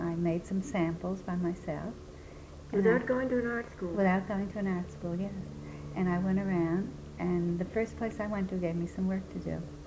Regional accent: Brooklyn, New York, United States; I was born in Brooklyn, and I grew up in Brooklyn.

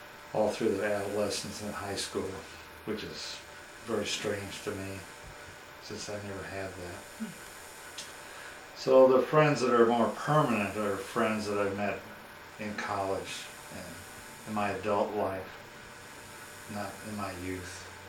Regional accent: Oak Lawn, Illinois, United States; also born or lived in Decatur, United States / Ferguson, United States; then finally back to the Chicago area where I was born and lived in Oak Lawn, Illinois, till my parents finally, by that time I was in college and sort of on my own.

